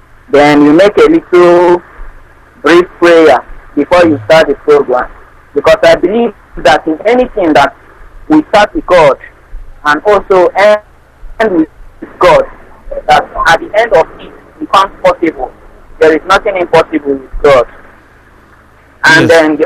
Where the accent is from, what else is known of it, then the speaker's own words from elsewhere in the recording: Nsukka, Enugu State, Nigeria; I'm from Nsukka.